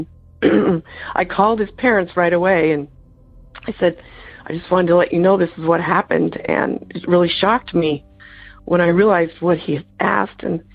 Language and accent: English; Canton, Michigan, United States; I'm from Michigan, Canton, Michigan.